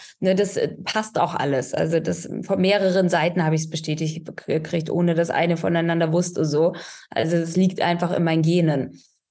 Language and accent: German; East Germany, Germany; born there; Also ich bin im Osten geboren in der DDR. Ich kenne das nicht mit Freiheit groß, ne?